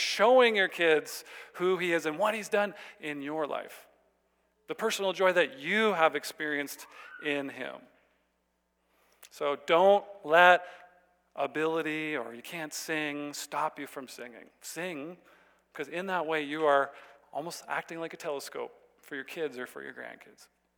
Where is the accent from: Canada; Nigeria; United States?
Canada; Saskatchewan; I grew up in Saskatchewan.